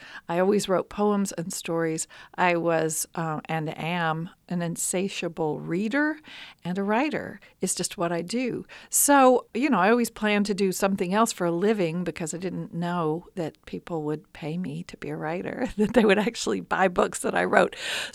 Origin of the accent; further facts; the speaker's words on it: Appalachia, United States; But I see it as really important for me as an Appalachian writer to reflect those challenges in a bigger context, and also to write about the beauty of our place